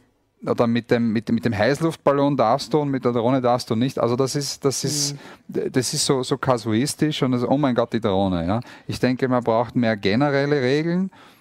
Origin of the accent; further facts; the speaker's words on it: Austria; Also ich bin in Österreich aufgewachsen, wenn ihr hört